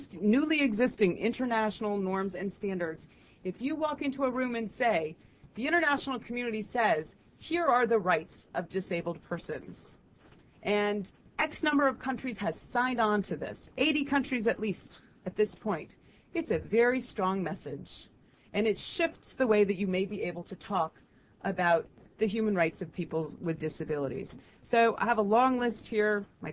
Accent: San Francisco, California, United States; I, of course, am very proud of that since I'm from San Francisco

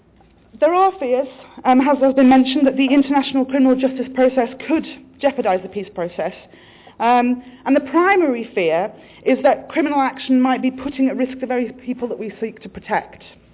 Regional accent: United Kingdom; as a British national, I should acknowledge since before independence as well.

